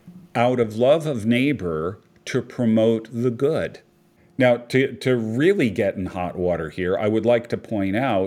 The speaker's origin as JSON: {"language": "English", "country": "United States", "said": "First of all, as an American, I feel very free about criticizing my own government."}